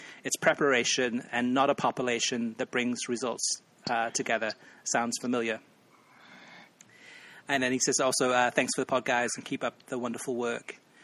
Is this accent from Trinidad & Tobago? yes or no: yes; Trinidad & Tobago; Anyway, I'm from Trinidad and thoroughly enjoyed beating the U.S. this past week